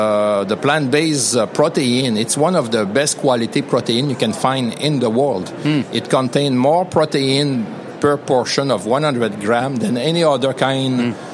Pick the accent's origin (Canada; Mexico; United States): Canada; Quebec; born there; also born or lived in Toronto; Let's say that I was born in Quebec, studied in Toronto, did my BA in international studies